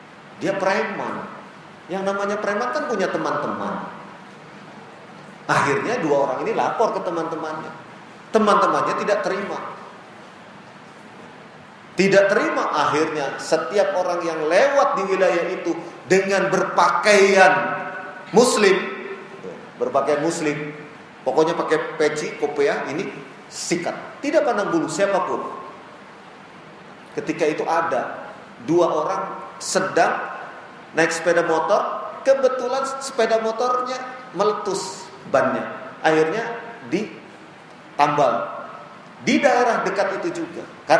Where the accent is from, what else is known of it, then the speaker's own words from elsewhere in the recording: Surakarta, Central Java, Indonesia; saya kan berasal dari Solo ini bapak-bapak, Solo Jawa Tengah.